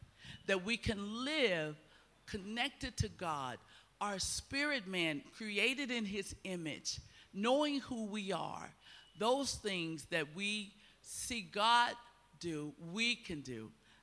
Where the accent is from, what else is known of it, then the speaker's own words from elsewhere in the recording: United States; You know, I'm Black American, Donna's white.